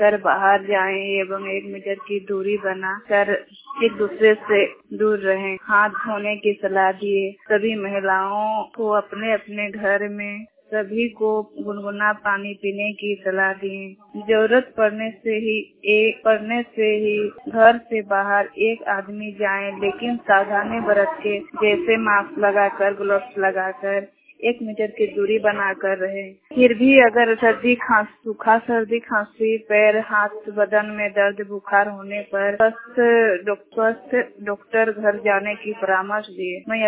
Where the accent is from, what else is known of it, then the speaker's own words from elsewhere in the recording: Gomda, India; सोनाथ प्रखंड के अंतर्गत आने वाले गोमदा क्लस्टर की एक सैया। मेरा गांव गोमदा है, पोस्ट राय थाना सोनाथ जिला।